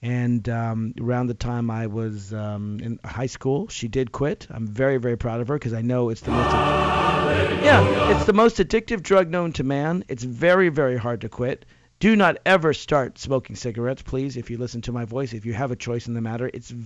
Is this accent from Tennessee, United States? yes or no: yes; Nashville, Tennessee, United States; Now, I grew up in Nashville, Tennessee, and Nashville, Tennessee certainly is not it's more progressive than much of the South